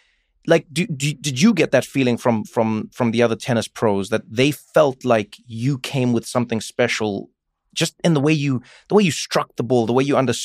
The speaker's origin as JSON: {"language": "English", "country": "South Africa", "tie": "born or raised there", "said": "my dad's Swiss, my mom is Xhosa from South Africa. I grew up in South Africa, but I had to learn different languages, different accents, different cultures"}